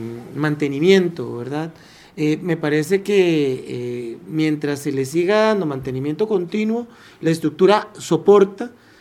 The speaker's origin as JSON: {"language": "Spanish", "town": "San Sebastián", "region": "San José", "country": "Costa Rica", "said": "donde yo me incluyo ahora porque yo soy de San Sebastián"}